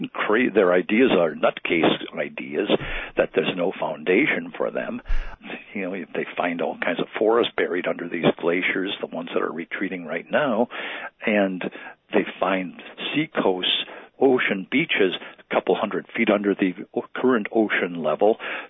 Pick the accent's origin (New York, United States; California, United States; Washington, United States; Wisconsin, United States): Wisconsin, United States; I mentioned I grew up in Wisconsin. I have a rock right here in front of me that I dug out of the stone quarry a mile from my boyhood home